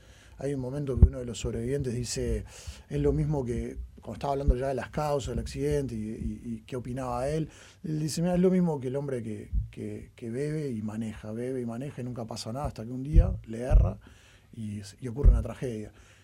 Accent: Uruguay; soy uruguayo y porque vivo acá

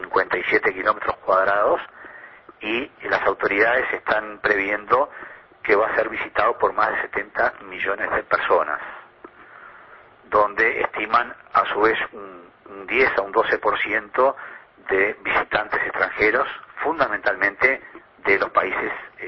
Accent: Uruguay; también puede jugar en contra de los intereses que nosotros estamos, como uruguayos, estamos buscando

